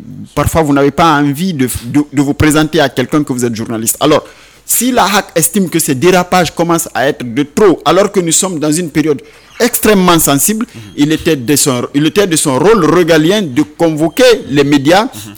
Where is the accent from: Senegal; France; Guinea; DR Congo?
Guinea; comme on le dit chez nous en Soussou